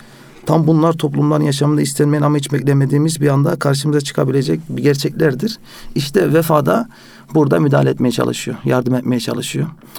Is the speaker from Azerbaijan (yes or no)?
no; Netherlands; moved away as an adult; now in Istanbul, Turkey; 25 yaşındayım. Hollanda'da doğup büyüdüm. 6 yıl önce İstanbul'a taşındım.